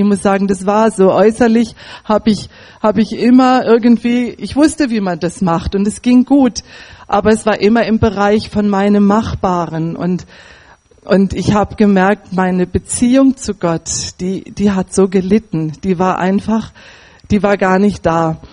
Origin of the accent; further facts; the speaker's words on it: Northern Germany, Germany; born there; Ich bin auch in der Landwirtschaft geboren, auf einem Bauernhof in Norddeutschland, als 5. von 8 Kindern. Und es war so, dass meine Eltern waren gläubig